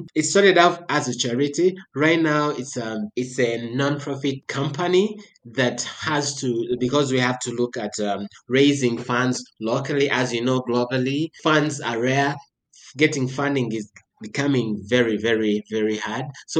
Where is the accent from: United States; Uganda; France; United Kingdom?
Uganda; I'm from Uganda, and I trained from Makerere University, that's in Kampala